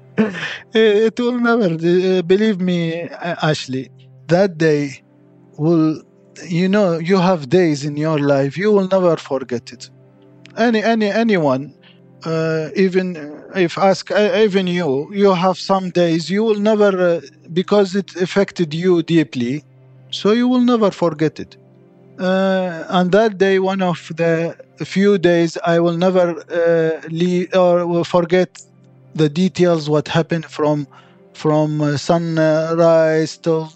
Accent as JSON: {"language": "English", "country": "Iraq", "said": "I told him, I'm from Iraq."}